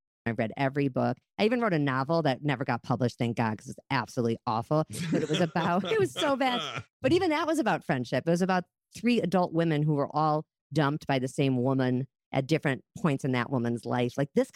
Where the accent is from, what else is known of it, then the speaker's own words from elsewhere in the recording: Chicago, Illinois, United States; moved away as an adult; now in Minneapolis, United States; And I grew up in Chicago. And I moved to Minneapolis when I was very newly engaged. I was 23 years old, young.